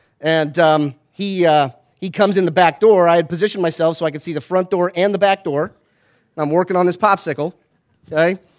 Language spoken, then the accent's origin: English; Florida, United States; I grew up in Florida.